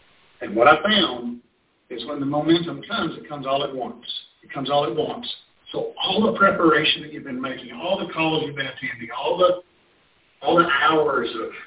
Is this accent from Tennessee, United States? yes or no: yes; Cleveland, Tennessee, United States; I started in my hometown in Tennessee, Cleveland, Tennessee, just north of Chattanooga.